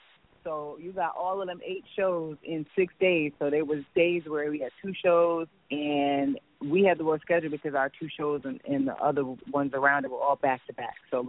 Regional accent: Orange, New Jersey, United States; and, you know, I'm from Orange, New Jersey. So I just lost it

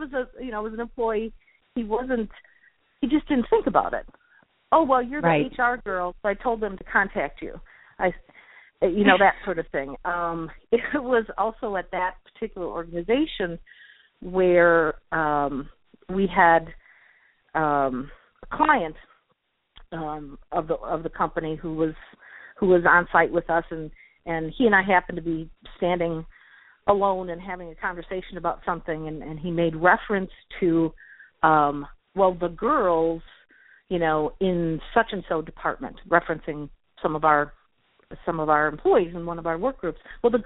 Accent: Midwest, United States; moved away; because I live in South Louisiana, but I'm not from here. So we've lived here for 13 years, and I moved here from the Midwest.

